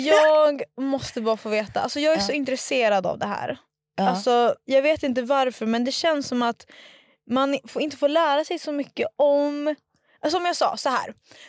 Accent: Norrland, Sweden; Kan jag är norrlänning.

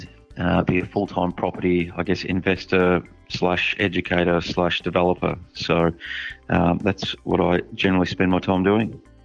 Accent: Ballarat, Victoria, Australia; born there; I was born in Ballarat in regional Victoria and stayed there, I think, till I was about grade two or grade three.

